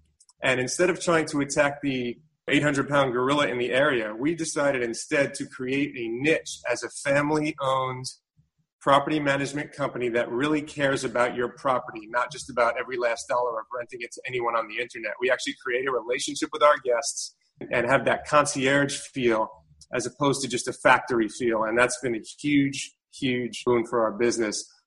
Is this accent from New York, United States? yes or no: yes; New York City, New York, United States; I grew up in New York City and I did the traditional path of go to college